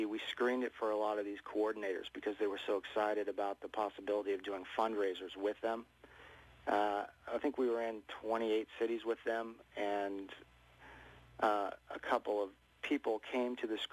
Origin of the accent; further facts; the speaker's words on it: Turlock, California, United States; that's Turlock, California, which is my hometown